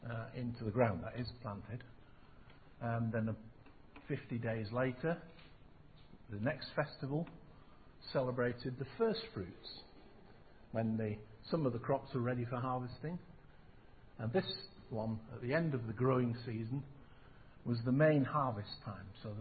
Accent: England, United Kingdom; So I think if we were an agrarian society, we still wouldn't celebrate because we are English.

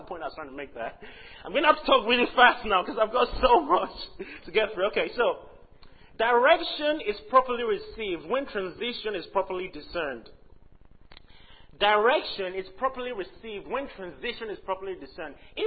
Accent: Liberia; born there; My dad is Nigerian, my mom is from Ghana, and I was born in Liberia.

